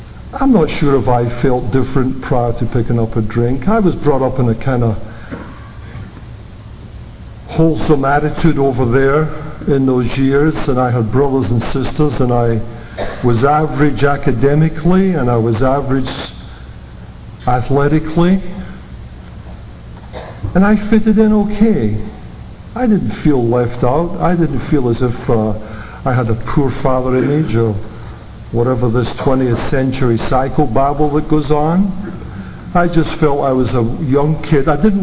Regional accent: Camlachie, Scotland, United Kingdom; born there; I was born in Camlachie, Scotland, in 1934.

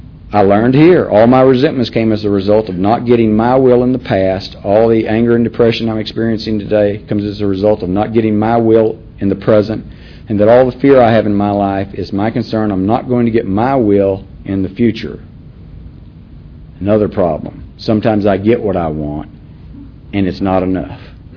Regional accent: Little Rock, Arkansas, United States; I'm not from Florida. I grew up in Arkansas, and I was born in Little Rock, Arkansas. Big family of Southern Baptists.

